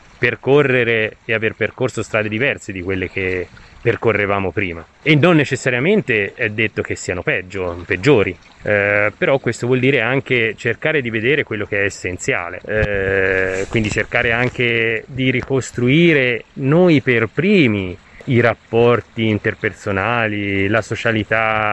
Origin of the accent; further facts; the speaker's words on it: Pistoia, Tuscany, Italy; moved away as an adult; also born or lived in Bologna; Io sono nato a Pistoia e lì sono stato fino a 19 anni, quando poi invece mi sono spostato a Bologna per studiare e laurearmi in veterinaria.